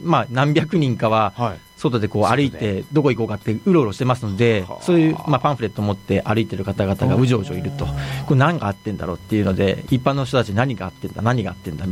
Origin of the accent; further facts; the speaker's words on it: Fukuoka, Japan; で、福岡出身なんですけど